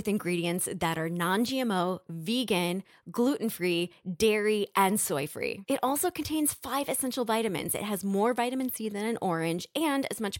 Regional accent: Hackensack, New Jersey, United States; I'm from the sack.

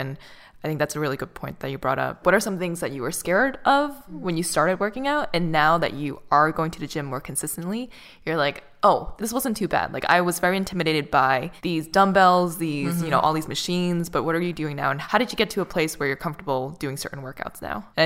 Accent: Boston, Massachusetts, United States; Because I'm from Boston, so I kind of feel like I have to run

